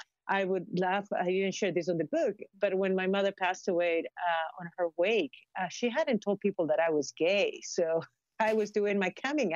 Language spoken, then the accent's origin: English; Peru; growing up in Peru, in the 80s, there was a lot of uncertainty.